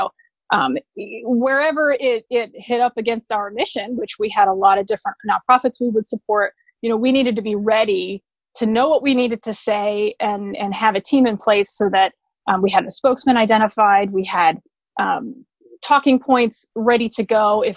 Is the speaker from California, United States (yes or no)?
no; Ohio, United States; back to my home state of Ohio and work for the state